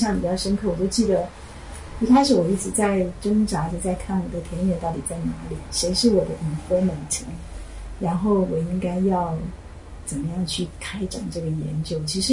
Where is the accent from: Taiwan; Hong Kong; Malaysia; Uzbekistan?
Taiwan; 但是我是一个台湾人，所以我是在中国想象里面长大的，但是我从来没有去过中国。